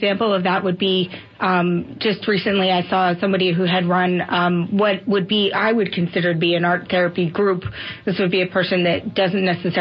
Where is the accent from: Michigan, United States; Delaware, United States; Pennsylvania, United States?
Delaware, United States; No, originally I'm from Delaware, but I have lived all up and down the Northeast.